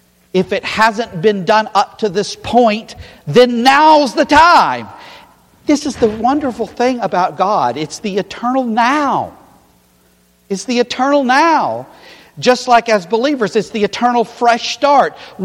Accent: the South, United States; And I don't want to make an excuse because I come from the South.

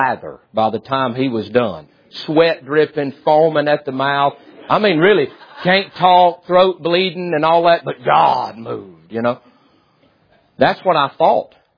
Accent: Deep South, United States; Now, I was raised in the Deep South. We know about spice racks in the Deep South.

